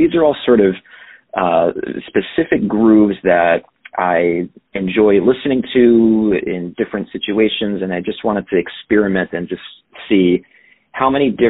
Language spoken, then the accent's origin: English; Connecticut, United States; So I was born and raised in Southern Connecticut, where I'm still based today in New Haven County, and just a little over an hour outside the city.